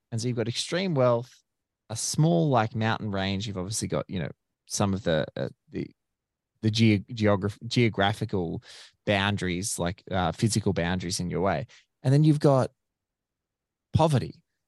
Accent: Australia; even as an Australian, Africa is another kettle of fish

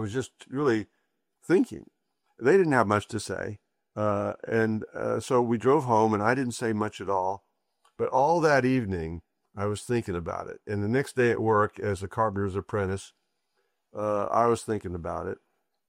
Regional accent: Houston, Texas, United States; I returned to my hometown of Houston and got a job as a carpenter's apprentice.

